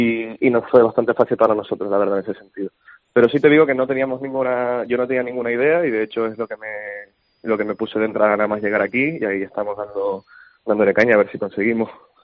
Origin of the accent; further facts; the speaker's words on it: Spain; como los tres personas que vivimos en casa somos españoles y vamos para España que de vez en cuando